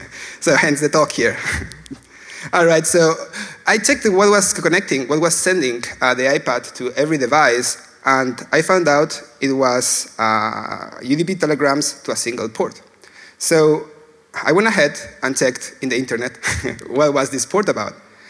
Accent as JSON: {"language": "English", "region": "Castilla-La Mancha", "country": "Spain", "said": "So I'm a Spanish guy. I'm from La Mancha, where the windmills are and all that stuff."}